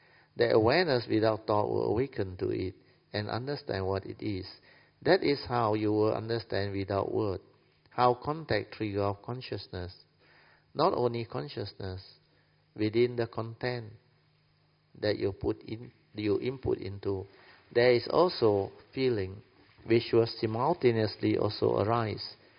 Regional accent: Malaysia; If you are used to my style, we are Malaysian, colloquial. So, we speak Hokkien also can understand.

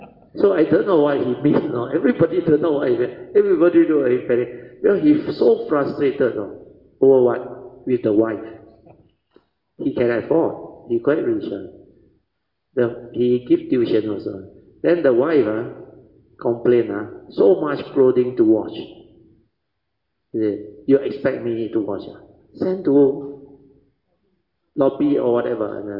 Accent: China; China, mountainous, no. The weather so extreme, no. My hometown, the weather worse than Xinjiang, no.

